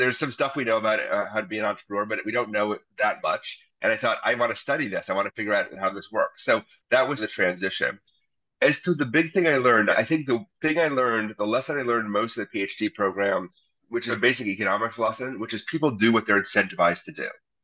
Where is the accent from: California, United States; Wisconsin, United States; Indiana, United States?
Wisconsin, United States; I'm born and raised in Wisconsin. I may sound like a New Yorker because I talk fast, but born and raised in Wisconsin.